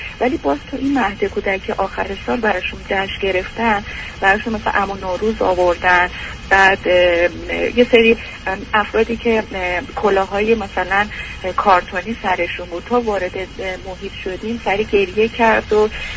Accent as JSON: {"language": "Persian", "country": "Iran", "moved": "yes", "lives_now": "Europe", "said": "من بله اروپام، ولی من 15 سال از ایران اومدم بیرون، ولی قبلش کشور دیگه بودم، ولی من تقریبا 2 سال اخیر اومدیم اینجا. قبلش می اومدیم ولی الان اومدیم موندگار شدیم."}